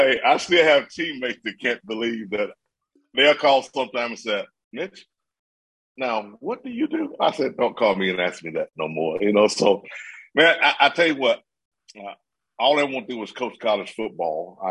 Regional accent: Mississippi, United States; I grew up in Mississippi, the South, S-O-U-F-F.

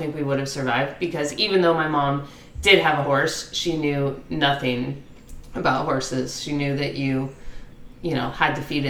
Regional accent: Half Moon Bay, California, United States; So I grew up in Half Moon Bay, so on the coast, and horses are becoming few and far in between in, you know, any of those coastal towns.

